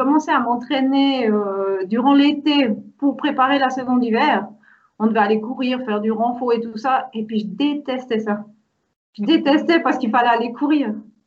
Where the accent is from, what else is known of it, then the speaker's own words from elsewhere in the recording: Valais, Switzerland; j'ai 37 ans et puis je viens de Suisse, du Val-de-Bagne.